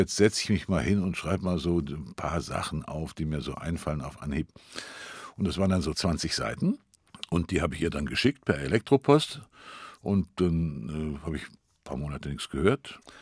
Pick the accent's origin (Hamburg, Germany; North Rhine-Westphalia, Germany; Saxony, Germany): North Rhine-Westphalia, Germany; Cologne; born there; Köln ist meine Heimatstadt. Hier bin ich geboren, zwar erst mit 13 Jahren wieder hierher gekommen, einfach kriegsbedingt.